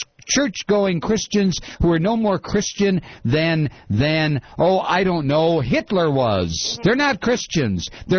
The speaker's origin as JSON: {"language": "English", "country": "United States", "said": "I'm an American. Damn it, I count. I vote."}